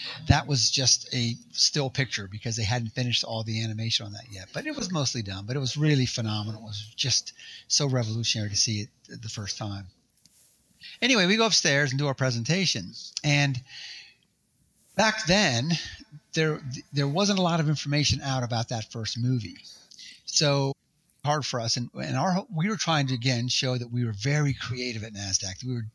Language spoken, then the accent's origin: English; East Coast, United States; because we're from the East Coast and we didn't know any better.